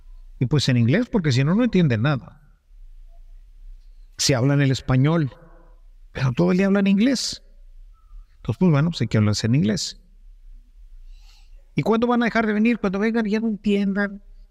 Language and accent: Spanish; Monterrey, Nuevo León, Mexico; ahí en mi tierra, ahí en Monterrey